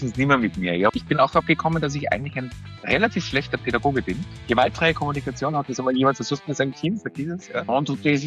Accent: Salzburg, Austria; born there; ich bin 44 Jahre alt, gebürtiger Salzburger. Ich erzähle immer ganz gern von mir am Anfang, dass ich wahrscheinlich einer der wenigen Erwachsenen in Österreich bin, die in einem Pflegeheim, nämlich in einem Seniorenpflegeheim groß geworden sind.

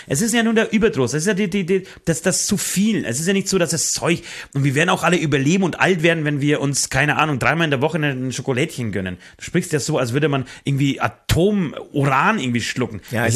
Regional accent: Poland; ich komme aus Polen, so dass in Polen ist es immer üblich gewesen, so man kommt irgendwie zu Besuch

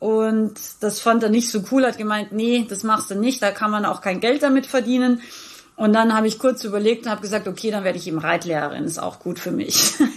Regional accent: Rauris, Salzburg, Austria; now in Unterhaching, Germany; geboren im schönen Österreich. Ich bin sozusagen eine Bergfex, wie wir sagen. Also ich bin ein Bergmensch. Ich bin aus dem Pinzgau, aus Rauris, um ganz genau zu sein, und wohne aber schon seit vielen, vielen Jahren in Unterhaching bei München.

